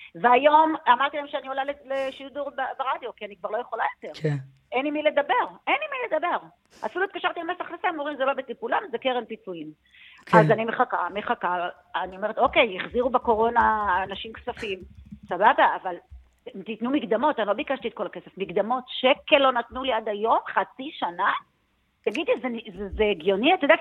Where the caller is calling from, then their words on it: Kiryat Shmona, Northern District, Israel; אני מקריית שמונה